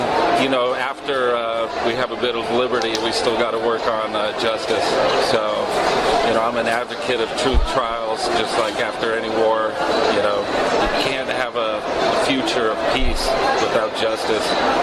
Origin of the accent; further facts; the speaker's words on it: San Diego, California, United States; I grew up in San Diego, but I've been all over the place.